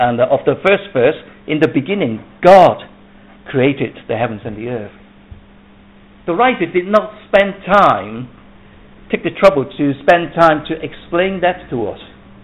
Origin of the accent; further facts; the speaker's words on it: Hong Kong; When I was growing up in Hong Kong, and there were all tall buildings everywhere